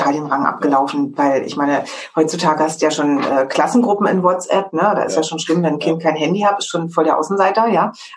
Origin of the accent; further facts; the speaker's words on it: Berlin, Germany; Das freut uns jetzt als Berliner.